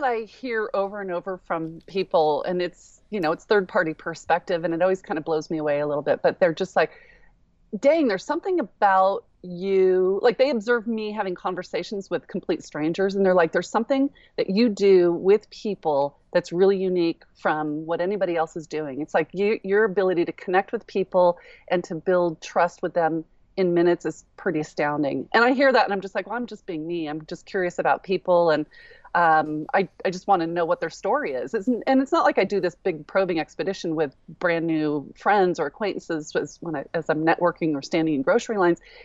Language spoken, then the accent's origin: English; California, United States; now in Colorado, United States; But I was raised in Northern California, big family, and I've been here for about 20 years or so. So I'm pretty much a transplant Coloradan at this point.